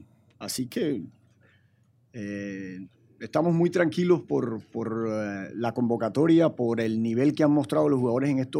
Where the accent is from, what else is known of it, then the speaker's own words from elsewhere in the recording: Colombia; de la alegría que nosotros somos como colombianos